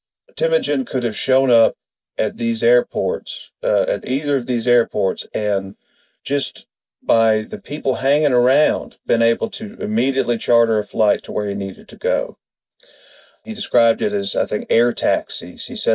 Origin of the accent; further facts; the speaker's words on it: Deep South, United States; I'm from the Deep South, a place where snow happens in the movies.